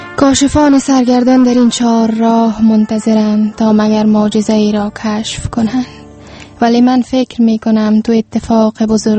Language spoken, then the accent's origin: Persian; Kabul, Afghanistan; born there; ما در سال 1371 به دنیا آمدیم، در همین جا در کابل.